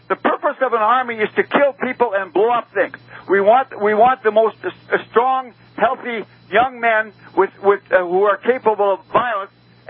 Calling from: Saskatoon, Saskatchewan, Canada; I'm calling from the hometown of … Saskatoon, Saskatchewan, Canada. It's halfway between Winnipeg, Manitoba, and Calgary, Alberta.

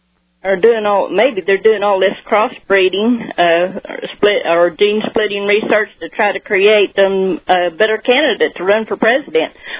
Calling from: Muskogee, Oklahoma, United States; Oklahoma.

